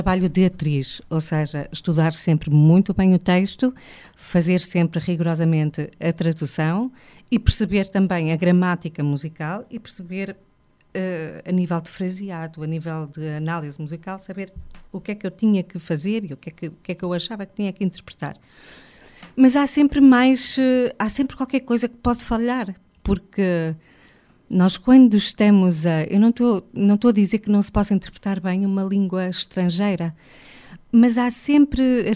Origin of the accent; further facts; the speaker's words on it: Portugal; sou portuguesa